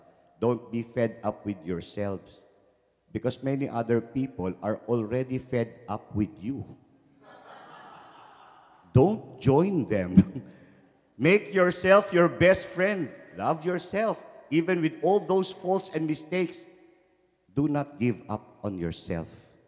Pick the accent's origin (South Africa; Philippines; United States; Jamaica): Philippines; I come from the Philippines. I live with our bishop in Cubao, the Diocese of Cubao.